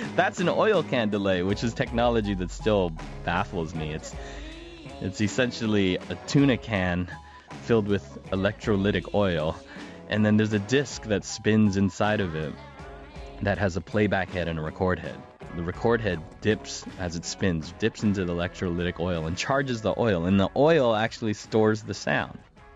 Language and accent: English; Canada; I'm from Canada, you know. I'm the furthest you could get from New Orleans or the Mississippi Delta.